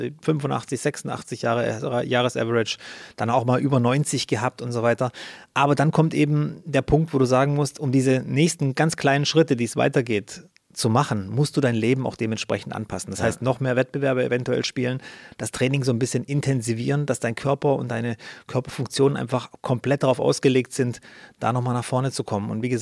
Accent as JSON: {"language": "German", "region": "Baden-Württemberg", "country": "Germany", "said": "Ich komme aus Baden-Württemberg"}